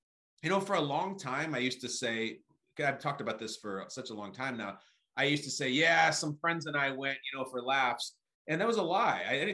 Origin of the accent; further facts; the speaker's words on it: Chicago, Illinois, United States; And then I got cast in my hometown of Chicago.